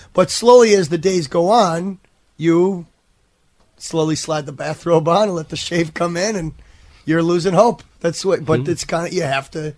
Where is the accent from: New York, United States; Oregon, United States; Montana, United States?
New York, United States; Buffalo; Buffalo, New York.